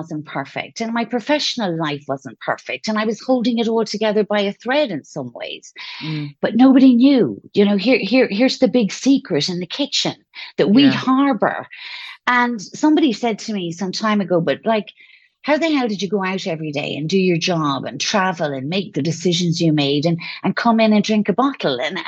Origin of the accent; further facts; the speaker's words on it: Ireland; moved away as an adult; also born or lived in France; now in Spain; You know, I'm Irish, obviously. I'm not a native to Spain, but I have lived here for 8 years and we were in France for 10 years before that. So I'm gone from Ireland 20 years.